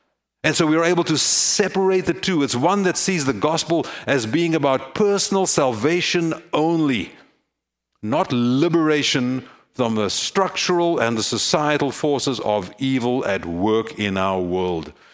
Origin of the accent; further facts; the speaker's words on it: South Africa; Friends, I come from South Africa